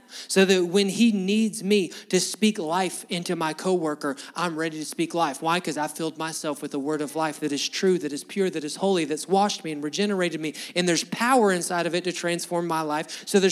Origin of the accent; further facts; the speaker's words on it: Alabama, United States; I'm probably butchering that, but I'm from Alabama, so I don't speak Greek.